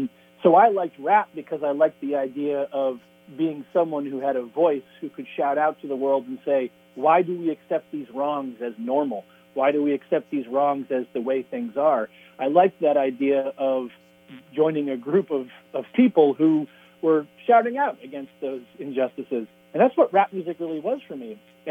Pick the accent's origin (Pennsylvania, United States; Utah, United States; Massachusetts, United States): Massachusetts, United States; at the time when I was growing up, which is in the 90s. And growing up outside of Boston, there was, you know, there was a, it was one of the kind of cliques and groups you could become a part